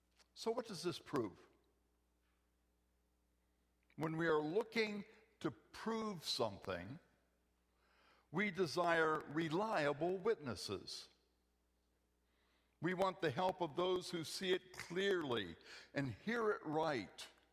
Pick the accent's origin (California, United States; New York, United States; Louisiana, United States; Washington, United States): Washington, United States; Seattle; I'm from the Seattle area, and I love it here.